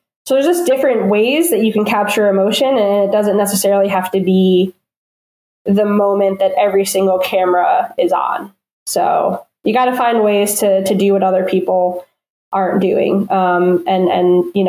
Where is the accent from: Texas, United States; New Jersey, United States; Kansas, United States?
New Jersey, United States; I'm from New Jersey, so I accepted a job with Orlando City and Orlando Pride.